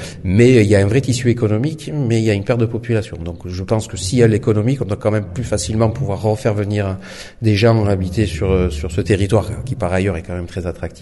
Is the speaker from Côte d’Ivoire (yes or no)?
no; Corsica, France; quand je dis que je viens de Corse, c'est pas neutre, parce qu'il y a aussi sur notre île un attachement à l'identité et au patrimoine réel.